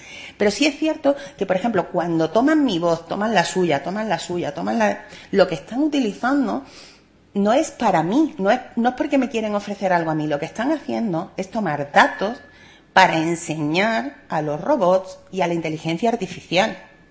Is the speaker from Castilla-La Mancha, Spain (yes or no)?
no; Andalusia, Spain; yo que vengo de la Costa del Sol